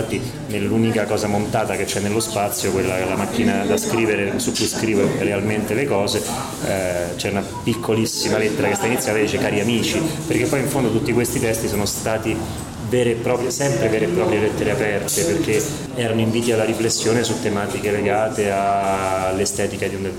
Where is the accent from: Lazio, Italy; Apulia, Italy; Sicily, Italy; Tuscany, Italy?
Lazio, Italy; Rome; Sono cresciuto a Roma, ho iniziato a lavorare a Roma